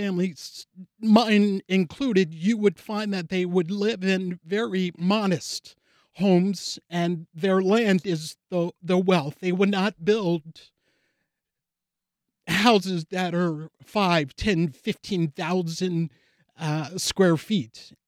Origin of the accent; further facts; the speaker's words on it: St. Augustine, Florida, United States; In 1565, my hometown of St. Augustine was established with 800 Spanish on that ship.